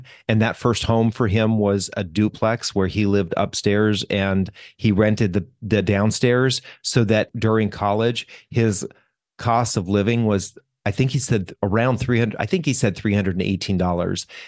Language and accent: English; Colorado, United States; a story that I had never heard growing up in Colorado.